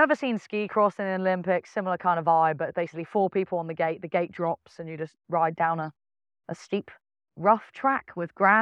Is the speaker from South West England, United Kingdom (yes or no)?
yes; Torquay, South West England, United Kingdom; I'm born and bred in Torquay in the West Country of England, best land in the world.